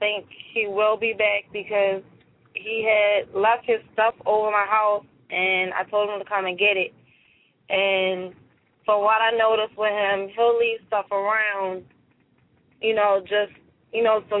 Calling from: Baltimore, Maryland, United States; Baltimore, Maryland.

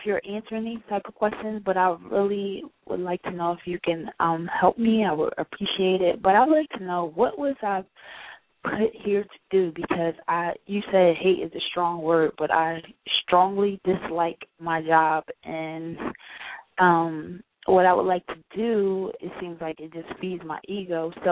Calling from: Philadelphia, Pennsylvania, United States; I'm calling from Philly, Philadelphia.

